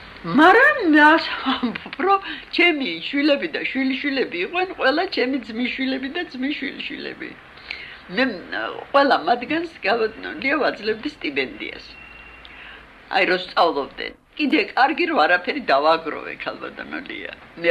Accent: Tbilisi, Georgia; მე თბილისელი ვარ და ახლა უცბა თბილისში დავბრუნდი და მე ცხოვრობ სასტუმროში, ივერიაში.

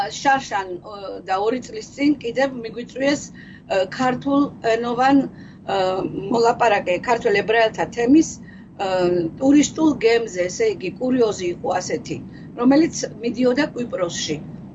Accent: Surami, Shida Kartli, Georgia; also born or lived in Kalagori; მე დავიბადე საქართველოში, ქალაგორში, გავიზარდე სურამში, დიდი ხელოვანი მომღერალი

